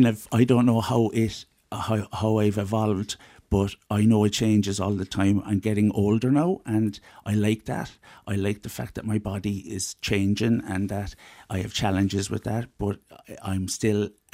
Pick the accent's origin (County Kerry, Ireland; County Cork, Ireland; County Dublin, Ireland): County Cork, Ireland; Cork; I'm from working class Cork.